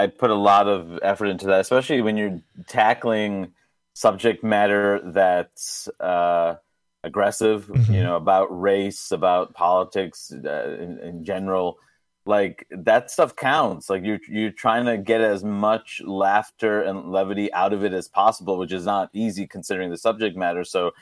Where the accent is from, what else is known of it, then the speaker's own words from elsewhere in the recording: New York, United States; You know, it doesn't matter that I grew up in New York.